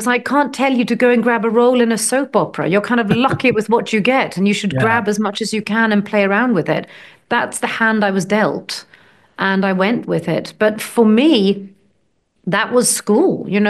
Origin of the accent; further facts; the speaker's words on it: North West England, United Kingdom; And they lived, and I was raised in the Lake District. You know, that's where they lived.